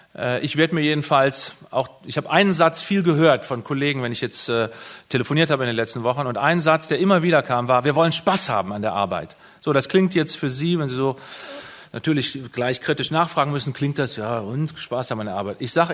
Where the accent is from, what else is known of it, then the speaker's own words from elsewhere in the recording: North Rhine-Westphalia, Germany; Als ich so heranwuchs in Nordrhein-Westfalen, habe ich mich nicht als Nordrhein-Westfale gefühlt. Ich habe mich als Rheinländer gefühlt. Und ich fühle mich mittlerweile als Nordrhein-Westfale